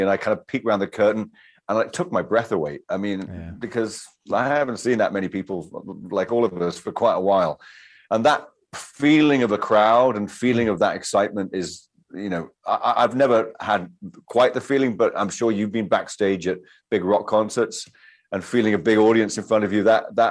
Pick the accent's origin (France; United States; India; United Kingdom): United Kingdom; I'm British.